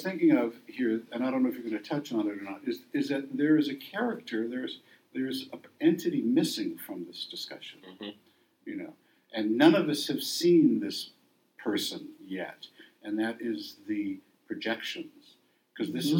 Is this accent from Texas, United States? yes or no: yes; Texas, United States; I'm thrilled to hear that because I grew up in Texas too, around the same people